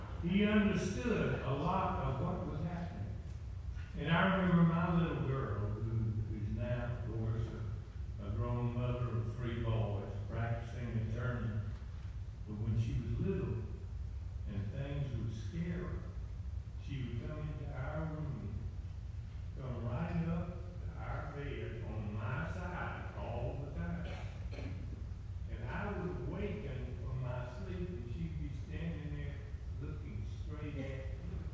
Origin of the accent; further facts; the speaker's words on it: Shreveport, Louisiana, United States; I grew up on Cross Lake in Shreveport, Louisiana.